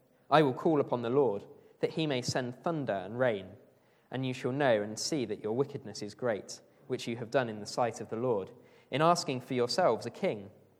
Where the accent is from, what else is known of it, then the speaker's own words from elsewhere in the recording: Bournemouth, South West England, United Kingdom; If you haven't met me before, I'm from Bournemouth.